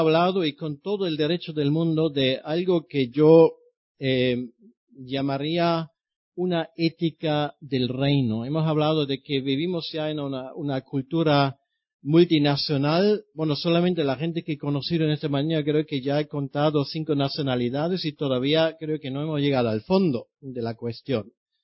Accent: Germany; no solamente soy alemán, soy pastor alemán.

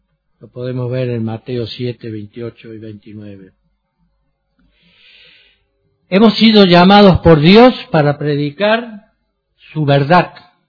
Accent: Argentina; Y a mí me causa, como argentino, reconocer que en nuestro país tenemos una serie de predicadores

